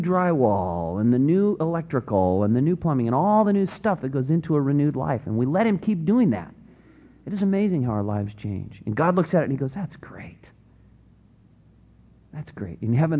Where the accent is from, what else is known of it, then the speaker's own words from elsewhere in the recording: Santa Cruz, California, United States; In my hometown of Santa Cruz, there were a couple of streets that dated back into the 1800s